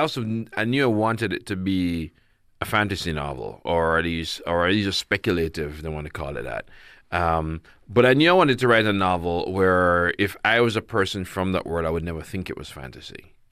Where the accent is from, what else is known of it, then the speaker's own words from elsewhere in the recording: United States; Growing up in the States, growing up in a sort of diaspora, there's some stories of her, but most I wouldn't have.